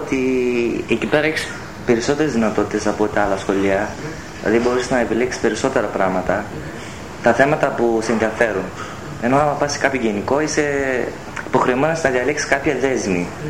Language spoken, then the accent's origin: Greek; Komotini, Eastern Macedonia and Thrace, Greece; born there; Ναι, μένουμε εδώ. Εδώ γεννήθηκα εγώ, στη Κομοτηνή.